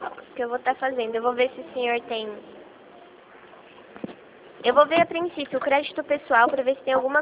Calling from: Rio Claro, São Paulo, Brazil; Eu falo de Rio Claro, São Paulo.

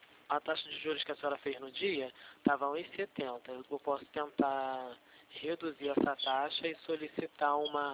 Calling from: Rio de Janeiro, Brazil; Aqui no centro do Rio, Presidente Vargas.

